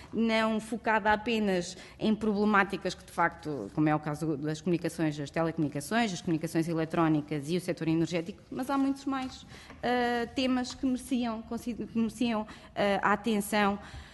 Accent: Mealhada, Aveiro, Portugal; eu sou da Meilhada. A Meilhada, apesar de estar a 16 km de Coimbra, não tem um centro de arbitragem, não pode ir ao centro de arbitragem de Coimbra, porque pertence ao distrito de Aveiro.

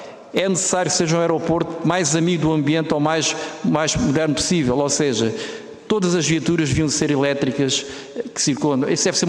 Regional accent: Setúbal, Portugal; eu como sou do Distrito de Setúbal, como o Francisco Ferreira

